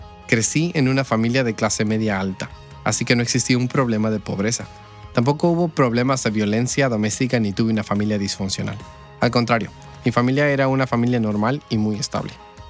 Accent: Toronto, Ontario, Canada; Nací y crecí en Toronto, Canadá.

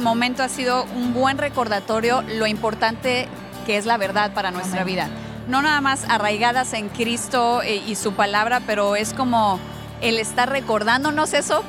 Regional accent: Mexico; Pero como mexicana veo la misericordia de Dios, amén, para México.

